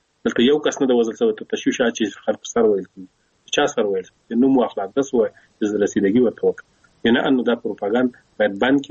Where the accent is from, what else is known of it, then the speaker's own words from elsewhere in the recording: Afghanistan; موږ افغانان یو، دلته زه اوسېږو